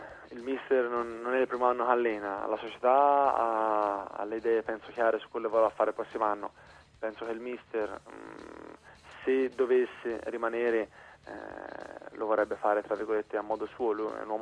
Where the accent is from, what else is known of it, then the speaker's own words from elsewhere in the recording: Florence, Tuscany, Italy; io sono di Firenze